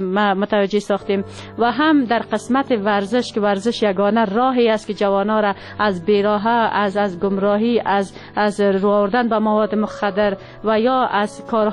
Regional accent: Siadan, Parwan, Afghanistan; also born or lived in Charikar; در ولایت پروان قریه سیادان متولد شدیم، در خانواده روشن فکر و تحصیلات ابتدایی خود در مکتب نمبر 2 شهر چاریکار و دوره لیسی خود در لیسی هور جلالی به پایان رساندیم

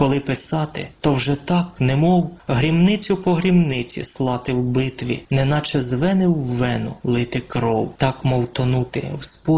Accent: Kryvyi Rih, Dnipropetrovsk Oblast, Ukraine; нават браў удзел у баях за мой родны горад Крывы Рог

